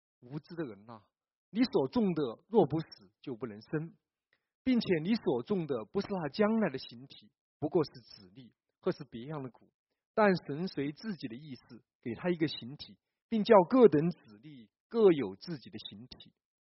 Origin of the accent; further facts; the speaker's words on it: China; 似乎我们中国人正在尝试着寻找信仰